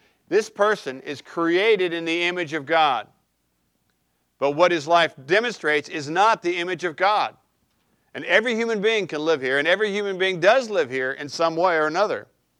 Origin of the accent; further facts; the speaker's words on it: California, United States; you know, I grew up in California where it's really important that you look tan, right?